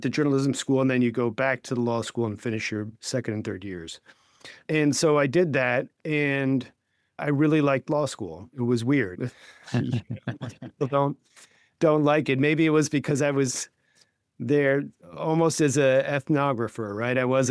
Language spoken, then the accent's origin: English; New York City, New York, United States; So I am from New York City. I grew up here, never really left apart from short periods.